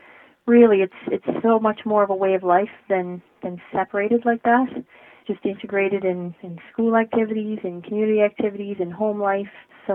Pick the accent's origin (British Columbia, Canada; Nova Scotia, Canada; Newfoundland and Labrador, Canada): Nova Scotia, Canada; I grew up in Cape Breton Island, of course, and it's such a musical place, in particular fiddle music, and I grew up in the thick of that.